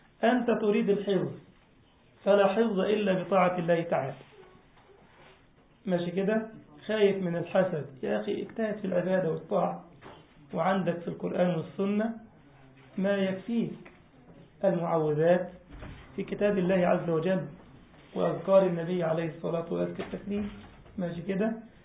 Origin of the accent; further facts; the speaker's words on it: Egypt; قلت لكم عندنا في مصر كان في لاعب كورة كده بيحلق أقرع